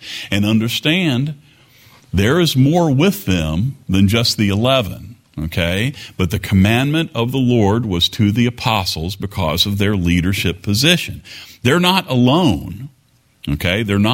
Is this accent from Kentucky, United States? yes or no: yes; Kentucky, United States; accent: Southwestern Kentucky; I'm speaking English or Southwestern Kentuckyese.